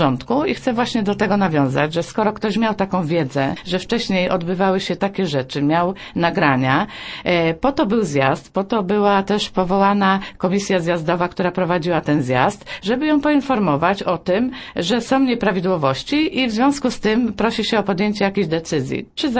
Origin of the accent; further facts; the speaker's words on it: Głogów, Lower Silesian Voivodeship, Poland; ja jestem z Głogowa